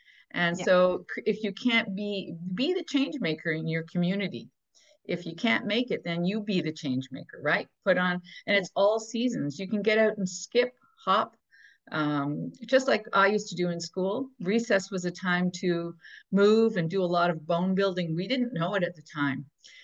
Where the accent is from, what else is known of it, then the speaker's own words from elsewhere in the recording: Montreal, Quebec, Canada; moved away as an adult; now in Ottawa, Canada; I remember when we first moved to Ottawa, I'm from South Shore, Montreal, and my kids were always out all the time.